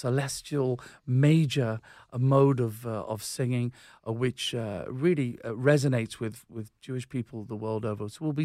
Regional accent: England, United Kingdom; I'm from England

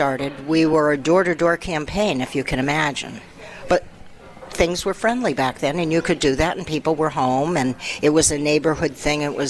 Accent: Simsbury, Connecticut, United States; now in Granby, United States; because I came from Simsbury and we had public kindergarten

